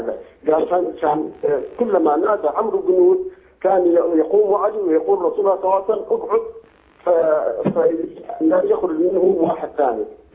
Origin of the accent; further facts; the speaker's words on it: Erbil, Erbil Governorate, Iraq; Arabic is a second language; طبعا أنا من العراق من أربيل، ويمكن اللغة العربية مو زينة لأن أنا كردي.